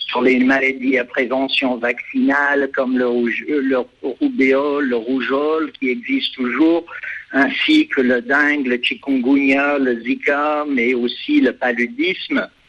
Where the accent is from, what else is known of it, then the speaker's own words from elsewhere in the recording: United States; Parce que je suis originaire des États-Unis.